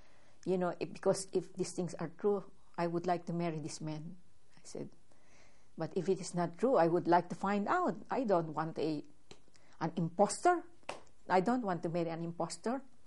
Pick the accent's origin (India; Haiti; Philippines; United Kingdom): Philippines; You come from the United States, I come from the Philippines.